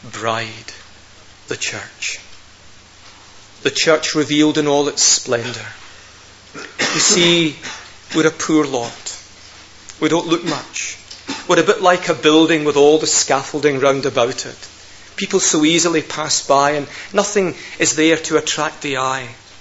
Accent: Scotland, United Kingdom; I'm not a towering figure, but I'm a Scotsman.

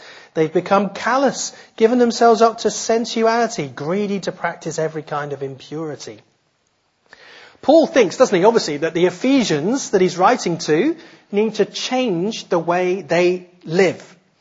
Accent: England, United Kingdom; We're here in England. I mean, I am English.

